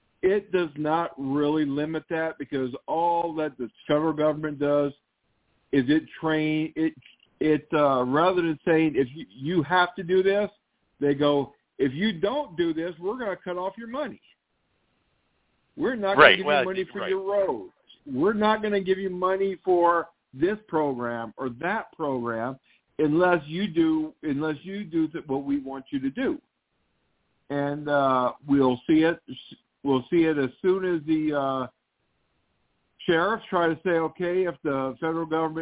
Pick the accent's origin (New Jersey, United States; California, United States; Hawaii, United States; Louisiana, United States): Louisiana, United States; Because I grew up in Louisiana.